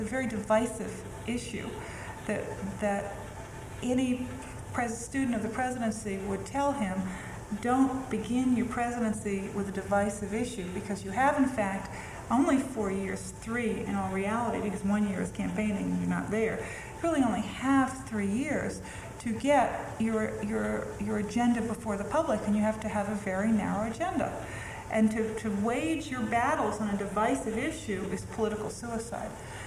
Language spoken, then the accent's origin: English; Pennsylvania, United States; I'm from Pennsylvania.